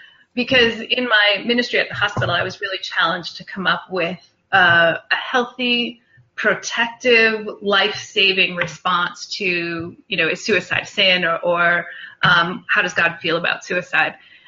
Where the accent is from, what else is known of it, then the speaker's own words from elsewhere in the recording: Massachusetts, United States; Yes, I grew up on Cape Cod. For those of you who are far away and don't realize that that's a beautiful place to be from.